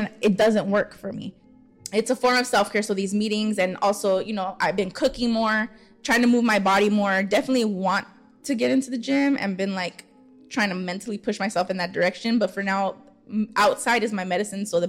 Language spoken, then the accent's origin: English; Pasadena, California, United States; Molly's from Pasadena. I'm from Pasadena as well. But I feel like I'm from Pasadena, but I know LA.